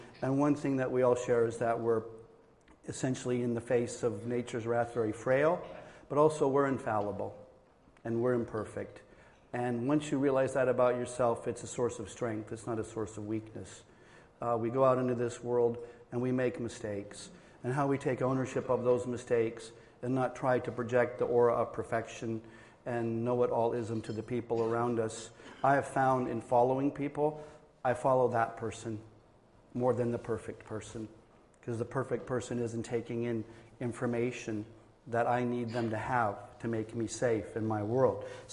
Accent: Colorado, United States; also born or lived in Wyoming; now in Boston, United States; I was born and raised in Wyoming, grew up in Colorado, live in Boston

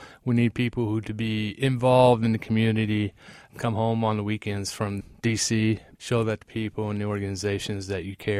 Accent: Indianapolis, Indiana, United States; I was born and raised here in Indianapolis. Grew up in Brookside and Brightwood area.

